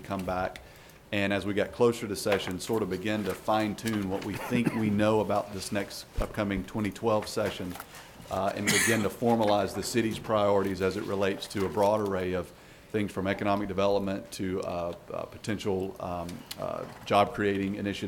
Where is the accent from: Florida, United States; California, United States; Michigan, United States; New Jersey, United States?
Florida, United States; Tallahassee; I am from Tallahassee, Florida. I live at 504 Middlebrooks Lane in Tallahassee, Florida.